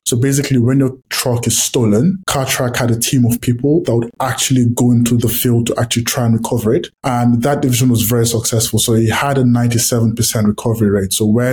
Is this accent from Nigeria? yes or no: yes; Nigeria; So for the listeners, I grew up in Nigeria.